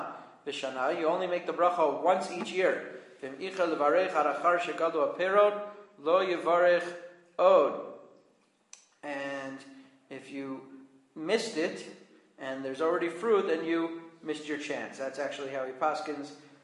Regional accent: Manhattan, New York, United States; I'm from Manhattan, New York, so we didn't have any trees, but I'm told there are these things called trees.

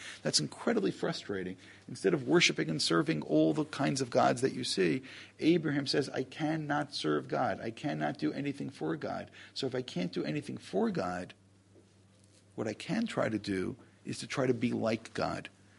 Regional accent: New York, United States; Look, I don't know how many of you are from New York, but I grew up in New York.

